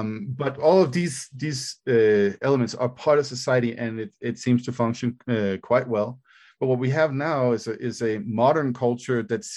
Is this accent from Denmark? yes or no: yes; Denmark; English is a second language; In my home country in Denmark